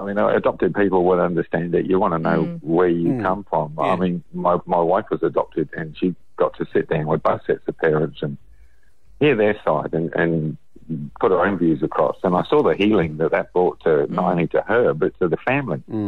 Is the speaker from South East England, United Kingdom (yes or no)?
yes; Portsmouth, South East England, United Kingdom; born there; I was born in Portsmouth somewhere. We're not sure where yet. And I was adopted out to … at the age of 8 months.